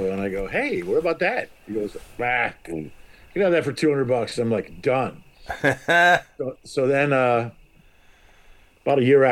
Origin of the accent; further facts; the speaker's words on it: Chicago, Illinois, United States; also born or lived in New York, United States / New England, United States / Minneapolis, United States; I was born on the East Coast in upstate New York, lived in New England for a bit. My parents moved to Chicago in 71.